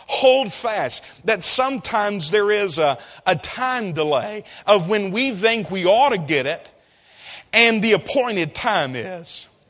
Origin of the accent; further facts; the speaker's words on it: Mississippi, United States; I'm from Mississippi.